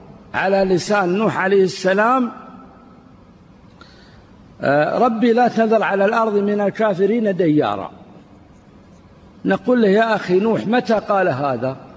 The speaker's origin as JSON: {"language": "Arabic", "region": "Najd", "country": "Saudi Arabia", "said": "في شايب عندنا في نجد"}